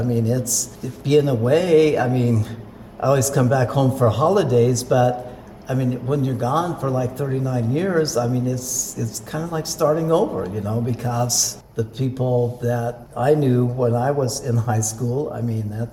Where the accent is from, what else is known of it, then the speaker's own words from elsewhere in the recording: Carroll, Nebraska, United States; Well, I'm from Carroll, Nebraska.